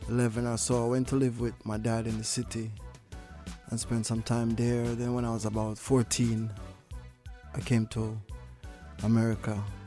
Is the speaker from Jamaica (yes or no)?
yes; Saint Mary, Jamaica; Well, my upbringing was, I was born in St. Mary. I was created, I should say, by the Almighty. You know, when I was a child, I spent my childhood in St. Mary, Jamaica.